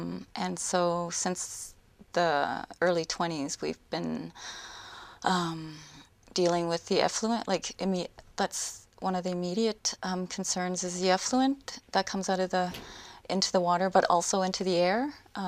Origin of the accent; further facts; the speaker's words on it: Ontario, Canada; I'm from Saugeen First Nation